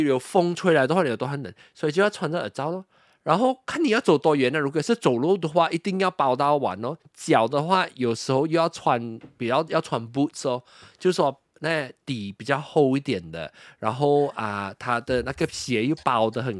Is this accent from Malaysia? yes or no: yes; Malaysia; 我在这边马来西亚长大哦，我没有那种驾开车的经验哦